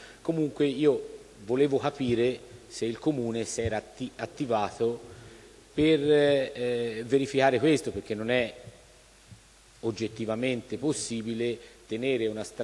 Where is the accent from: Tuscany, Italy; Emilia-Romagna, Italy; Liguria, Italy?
Tuscany, Italy; Tizzana; born there; Io sono nata a Tizzana, uno degli ultimi penso